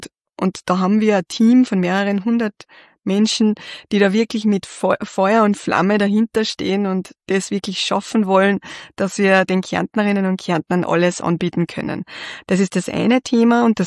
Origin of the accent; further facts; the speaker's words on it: Flachau, Salzburg, Austria; Ich bin in Salzburg aufgewachsen, in Flachau, in einem Skigebiet.